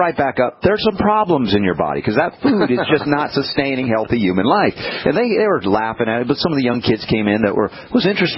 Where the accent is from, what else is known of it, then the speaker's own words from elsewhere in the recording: New York, United States; Now, at the time, you know, growing up in New York, the doctors, I was a medical family, they put me on baby formula.